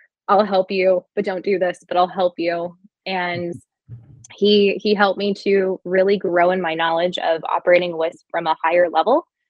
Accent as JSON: {"language": "English", "region": "California", "country": "United States", "tie": "born or raised there", "said": "So I grew up in Silicon Valley and I was obsessed with technology."}